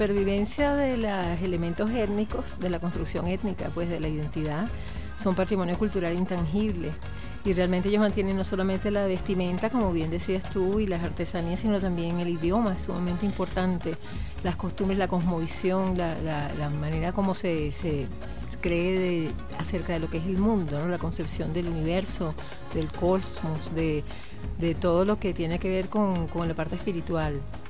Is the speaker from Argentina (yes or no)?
no; Venezuela; nuestra ancestralidad como venezolanos.